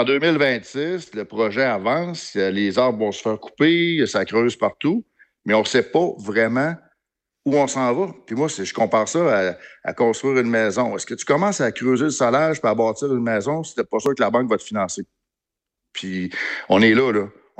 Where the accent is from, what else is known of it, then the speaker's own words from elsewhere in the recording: Quebec, Canada; surtout je viens de la région de Québec